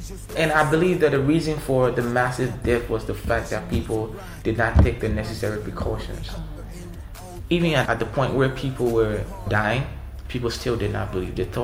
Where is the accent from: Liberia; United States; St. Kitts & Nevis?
Liberia; from Liberia